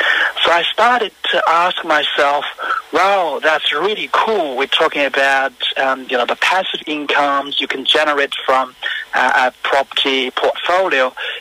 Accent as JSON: {"language": "English", "country": "China", "moved": "as an adult", "lives_now": "Australia", "said": "I was originally from China, so at the time, both my parents and grandparents, they were still living in China."}